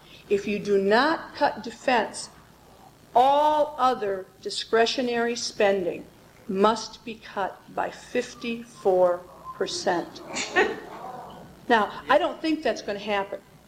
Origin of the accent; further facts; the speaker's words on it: Midwest, United States; But I grew up in the Midwest. We're taught early on that you pay your bills